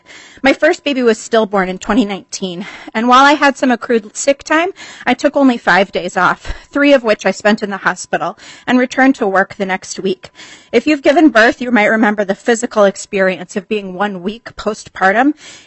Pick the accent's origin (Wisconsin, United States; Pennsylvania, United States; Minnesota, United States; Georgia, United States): Minnesota, United States; I have lived and am living the experience of being a Minnesotan without paid family and medical leave protections.